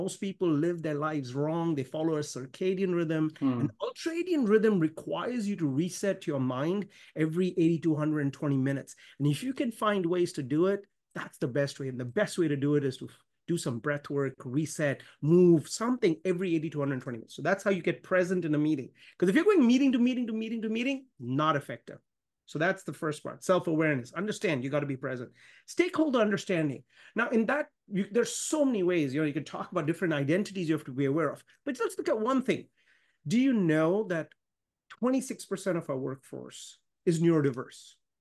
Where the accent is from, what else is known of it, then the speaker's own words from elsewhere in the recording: India; born there; moved away; I was born in India, moved to the country.